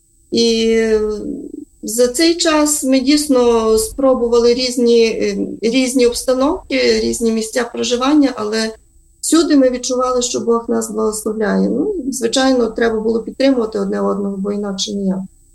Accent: Ternopil Oblast, Ukraine; є сусіди, які звідки я родом, з Тернопільщини

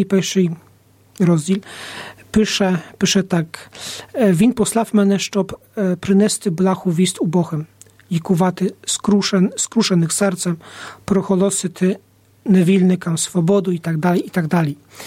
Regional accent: Poland; now in Ukraine; я сам родом з Польщі, з парафії, де є санктуарій матері Божого милосердя.

